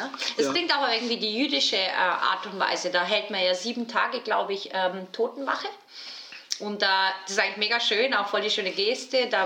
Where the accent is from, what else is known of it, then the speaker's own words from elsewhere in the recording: Bavaria, Germany; also ich komme ja aus Bayern, da habe ich auch sehr viele Beerdigungen bedient, also in der Wirtschaft oder im Dorf, wo ich gearbeitet habe.